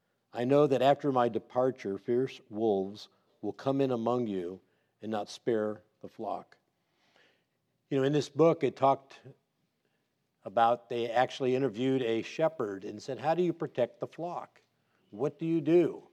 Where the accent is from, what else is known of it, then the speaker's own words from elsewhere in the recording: California, United States; I was raised in Southern California. My wife and I are from this area, never leaving until we left.